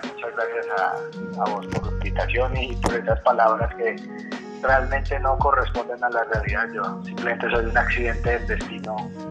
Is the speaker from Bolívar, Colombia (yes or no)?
no; Manizales, Caldas, Colombia; now in Medellín, Colombia; Soy de Manizales, pero vivo en Medellín y mucho tiempo por fuera de Colombia